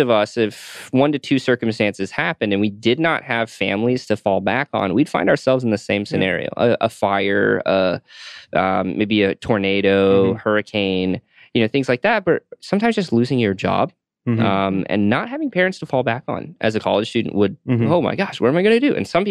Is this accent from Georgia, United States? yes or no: yes; Newnan, Georgia, United States; I'm from Noonan, Georgia, so that's mm-hmm. part of Atlanta. So I'm from now both cities